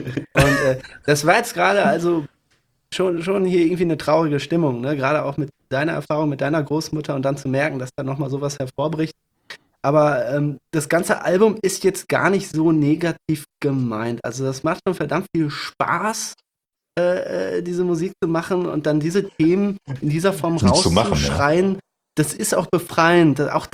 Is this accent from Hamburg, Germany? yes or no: no; Wesel, North Rhine-Westphalia, Germany; Wir haben ja gerade gesagt, wir kommen aus Wesel. Wesel ist zu 98% zerbombt worden im Zweiten Weltkrieg.